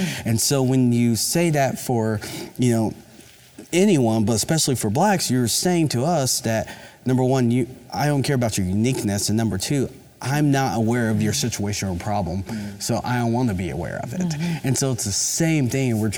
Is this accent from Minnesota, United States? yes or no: no; Poplar Bluff, Missouri, United States; also born or lived in Tulsa; now in Springfield, United States; We moved here from Tulsa. I was born and raised in DeBoo Hill, so Poplar Bluff. Farm boy, we're black farmers down there.